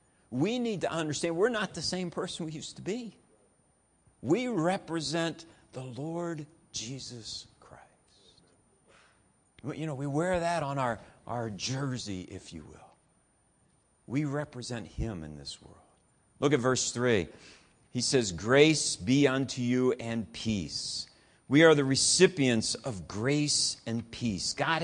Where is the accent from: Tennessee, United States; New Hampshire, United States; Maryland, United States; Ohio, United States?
Ohio, United States; Columbus; when I grew up in Columbus, Ohio, and when I was in the youth group in Columbus